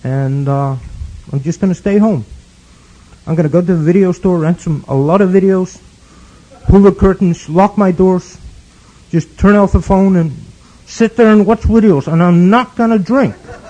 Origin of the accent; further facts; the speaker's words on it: Iceland; You know, I'm from Iceland. I was 8 years old when I first saw a black, no, excuse me, African-American person.